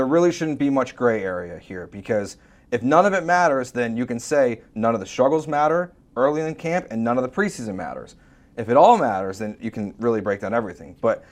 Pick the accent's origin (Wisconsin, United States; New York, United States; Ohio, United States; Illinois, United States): Illinois, United States; Chicago; I grew up in Chicago. I'm a Cubs fan at heart.